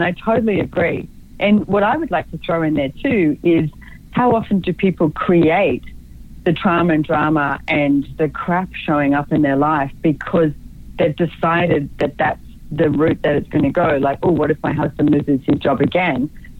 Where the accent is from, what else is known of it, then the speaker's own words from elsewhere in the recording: Australia; moved away as an adult; also born or lived in London; my first moving out of home was London, and I'm from Australia.